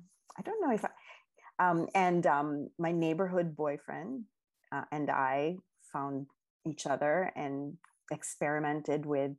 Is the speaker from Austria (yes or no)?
no; Philippines; now in United States; I came from the Philippines where, you know, the guys are jealous.